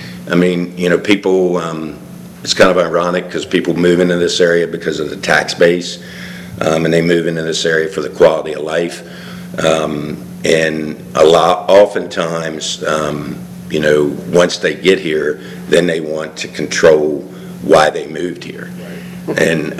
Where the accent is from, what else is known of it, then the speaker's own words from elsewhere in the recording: United States; because I also farm, born and raised in Sussex County, so this county is obviously very near and dear to my heart.